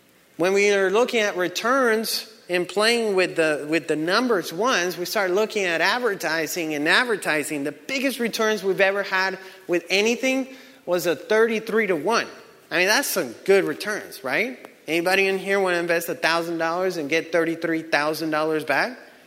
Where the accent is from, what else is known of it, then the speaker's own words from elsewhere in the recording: Colombia; English is a second language; now in Texas, United States; Remember, when I came from Colombia, I've only lived in Texas, so sorry.